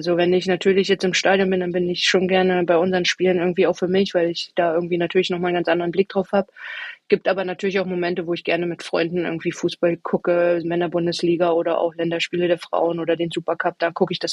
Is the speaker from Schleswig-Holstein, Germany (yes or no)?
no; Rostock, Mecklenburg-Vorpommern, Germany; now in Potsdam, Germany; Rostock ist einfach meine Heimat. Da bin ich groß geworden. Es zieht mich dann als Küstenkind immer hier wieder her. Und Potsdam ist aber mein Zuhause.